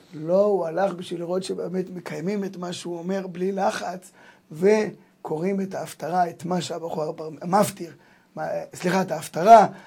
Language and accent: Hebrew; Jerusalem, Jerusalem District, Israel; אני ירושלמי